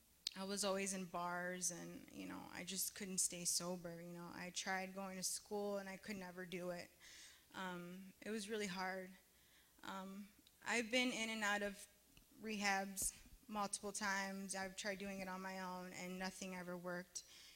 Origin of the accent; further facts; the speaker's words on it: Chicago, Illinois, United States; I'm 25 years old, and I'm also from Chicago.